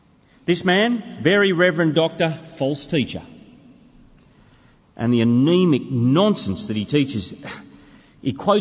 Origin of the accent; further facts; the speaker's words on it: Australia; I'm from Australia, as you know